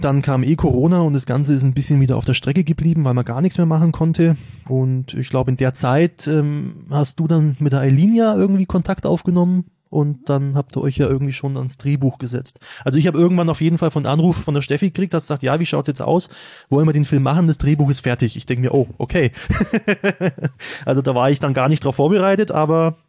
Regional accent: Schwabach, Bavaria, Germany; Also ich komme aus Schwabach, Steffi aus Büchenbach.

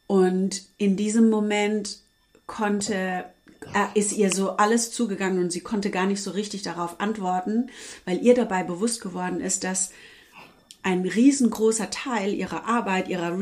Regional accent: Germany; weil die kein Saunatuch unter ihrem Po haben und ich das einfach gar nicht verkraften kann als Deutsche.

